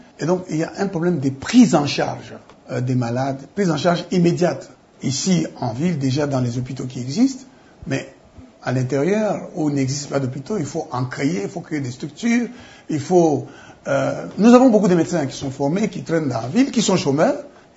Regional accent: Katanga, DR Congo; moi, je ne suis pas du Bandundu, moi, je suis du Katanga.

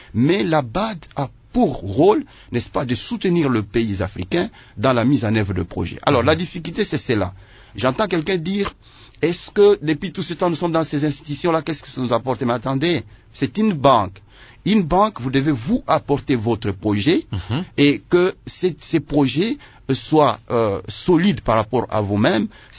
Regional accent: Nyunzu, Tanganyika, DR Congo; on finance un projet chez moi à Nyunzu

